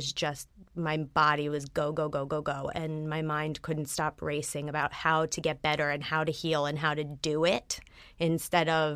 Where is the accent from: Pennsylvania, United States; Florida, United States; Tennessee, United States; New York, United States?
Pennsylvania, United States; Philadelphia; My life in a nutshell is I grew up in Philadelphia.